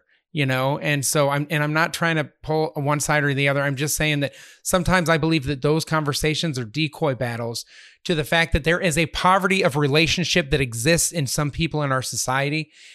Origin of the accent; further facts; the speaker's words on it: Littleton, Colorado, United States; For those of you who don't know my story, I grew up in Littleton, Colorado.